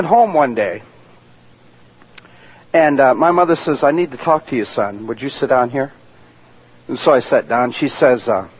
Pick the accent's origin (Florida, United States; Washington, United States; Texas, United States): Washington, United States; Lakewood; when I was littler, we were raised in Lakewood till we moved to Ruston.